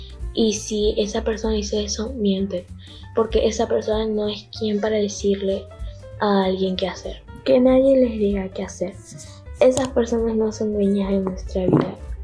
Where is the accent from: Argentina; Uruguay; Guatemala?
Argentina; Loreto, Santiago del Estero; tengo 12 años, soy de Loreto, Santiago del Estero.